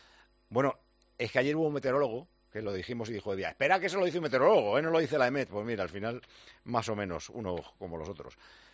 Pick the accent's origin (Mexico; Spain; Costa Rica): Spain; Gijón, Asturias; Soy de Gijón y no estoy acostumbrado a este ambiente húmedo.